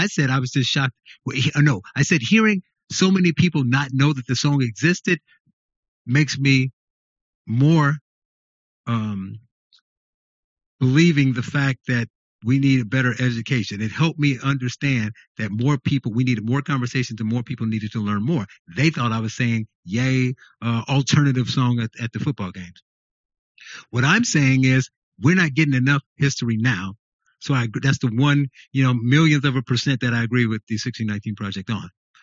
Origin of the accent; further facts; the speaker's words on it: Gary, Indiana, United States; Only because I grew up in Gary, Indiana. All black town, all black students. Most of the teachers were black.